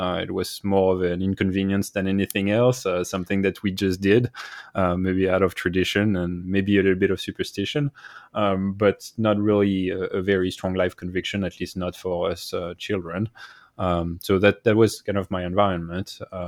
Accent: Île-de-France, France; accent: French; also born or lived in New York; now in United States; So as my accent readily betrays, I am French, but I do live in the United States now

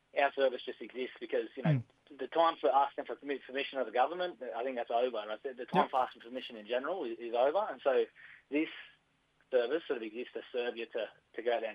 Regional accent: Sydney, New South Wales, Australia; So my people are the Wailan people. We come from Canamble, just central New South Wales. So I was adopted as a baby, and I was raised up in Western Sydney.

